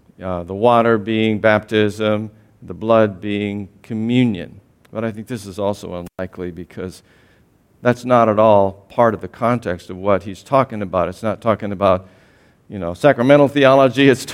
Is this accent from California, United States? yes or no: no; Iowa, United States; I grew up in Eastern Iowa, like I said, I came to Iowa State University